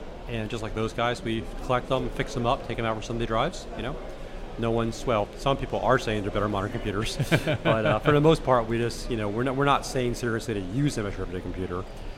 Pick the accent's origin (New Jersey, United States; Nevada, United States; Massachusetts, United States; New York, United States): New Jersey, United States; I'm 41 from New Jersey, and I'm a nerd.